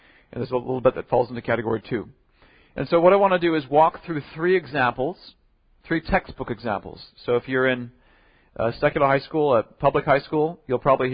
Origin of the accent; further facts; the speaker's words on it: Wisconsin, United States; When I went to college, I grew up in Wisconsin, took a math class my first year in college